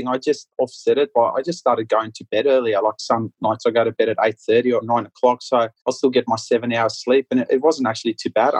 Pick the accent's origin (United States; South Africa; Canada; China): South Africa; moved away as an adult; That chunky surname comes from my background. I moved here when I was 20 from South Africa.